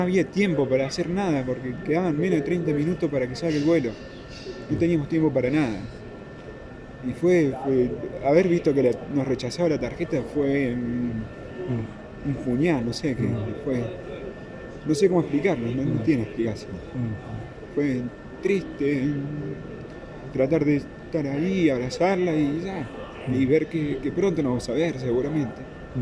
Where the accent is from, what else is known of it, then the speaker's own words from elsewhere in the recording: Argentina; soy de Argentina, soy uno de los que quedó varado en Colombia